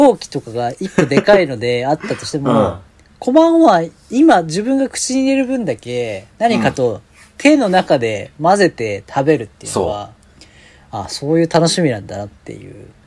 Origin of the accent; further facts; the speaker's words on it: Kodaira, Tokyo, Japan; 私は江戸っ子だからね。